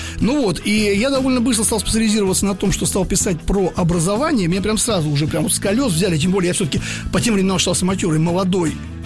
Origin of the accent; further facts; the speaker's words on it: Moscow, Russia; Это я москвич